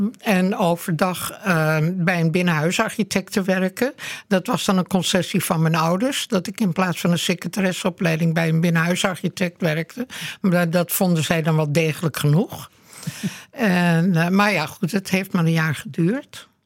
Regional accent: Amsterdam, North Holland, Netherlands; now in Laren, Netherlands; Amsterdam.

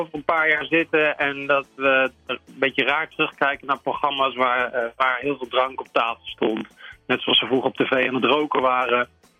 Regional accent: North Brabant, Netherlands; Dus ik heb bijvoorbeeld in mijn verleden als student, maar ook gewoon in mijn jeugd in Brabant, best wel wat gedronken.

